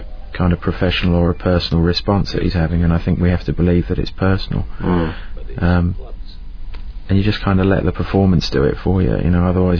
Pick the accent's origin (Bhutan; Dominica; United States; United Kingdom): United Kingdom; Luton, East of England; born there; I was born in Luton.